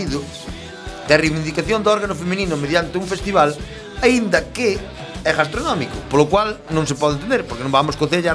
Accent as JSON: {"language": "Spanish", "town": "As Pontes de García Rodríguez", "region": "Galicia", "country": "Spain", "said": "Yo soy de Puentes de García Rodríguez"}